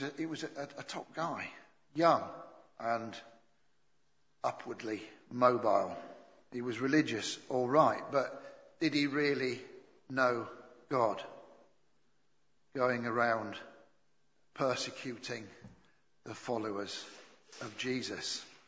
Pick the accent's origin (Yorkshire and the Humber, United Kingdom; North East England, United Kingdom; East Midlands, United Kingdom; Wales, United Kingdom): Yorkshire and the Humber, United Kingdom; Being a Yorkshireman, that appealed to me.